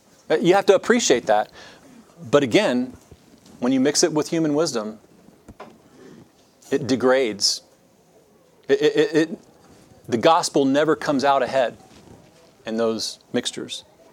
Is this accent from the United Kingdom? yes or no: no; Georgia, United States; there's tentacles there that I grew up in South Georgia that draw all the way back to this.